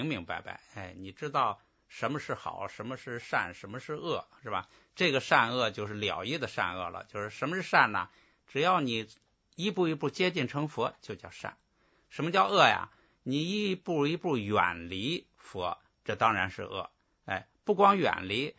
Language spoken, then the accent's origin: Chinese; China; 我们现在这个众生，我们中国人吧，这个普遍的传统文化传统